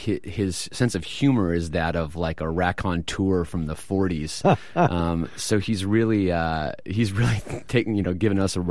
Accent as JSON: {"language": "English", "town": "Washington", "region": "District of Columbia", "country": "United States", "tie": "born or raised there", "said": "we head to LA for 5 weeks, which will be a joy, and Chicago and DC, which is actually my hometown."}